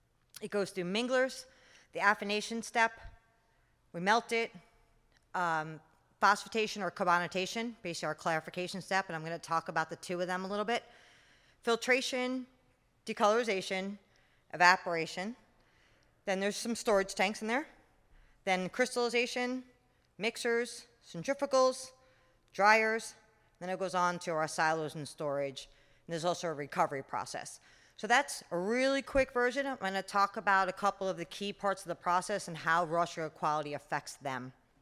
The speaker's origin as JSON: {"language": "English", "region": "New York", "country": "United States", "tie": "born or raised there", "lives_now": "Chalmette, United States", "said": "I am not from Louisiana, Mississippi. If you can tell by my accent, I'm a native New Yorker. I've been down in the area running the Chalmette Refinery for 2 years now."}